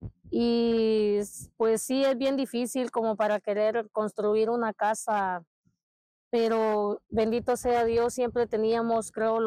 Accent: Livingston, Izabal, Guatemala; also born or lived in Puerto Barrios; Sí, mi país de origen es de Guatemala, de un pueblito llamado San Francisco, Ciénaga, Livingston y Izabal, Guatemala.

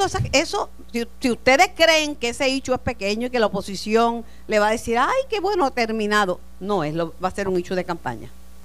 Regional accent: Puerto Rico; Que se digan cosas feas de los puertorriqueños que no tienen fundamento y base. Por ejemplo, que somos mala paga.

